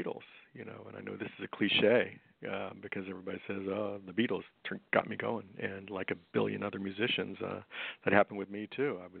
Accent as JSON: {"language": "English", "town": "Tampa", "region": "Florida", "country": "United States", "tie": "born or raised there", "said": "I grew up in Tampa, Florida, I don't know that our family was particularly, well, we weren't musical."}